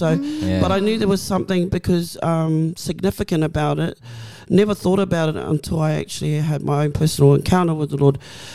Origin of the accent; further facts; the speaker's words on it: New Zealand; I do remember when I was a child, I used to play down in Rotorua. So I'm from New Zealand, of course.